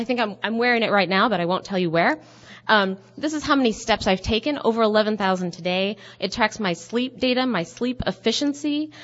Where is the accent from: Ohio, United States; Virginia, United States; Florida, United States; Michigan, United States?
Ohio, United States; I'm from Southern Ohio.